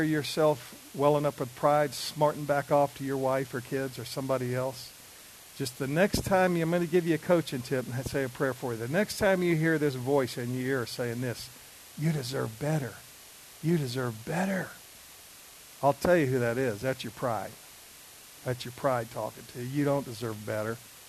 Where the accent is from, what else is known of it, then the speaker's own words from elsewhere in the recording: Alabama, United States; And really, I am from Alabama, but I have an okay IQ.